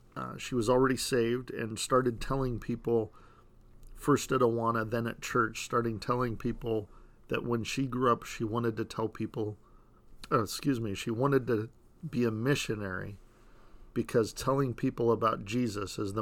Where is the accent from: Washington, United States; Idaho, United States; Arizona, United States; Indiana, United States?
Washington, United States; Born and raised in Washington State, and met Andrea in California